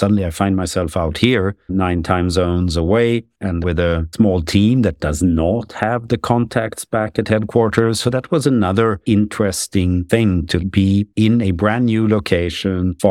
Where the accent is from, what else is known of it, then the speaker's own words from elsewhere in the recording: Sweden; English is a second language; also born or lived in Germany; now in San Francisco, United States; Chief Technology Officer at User Testing, born and raised in Sweden, spent about half of my life in Europe between Sweden and Germany, and half of my life in the US, in San Francisco, California.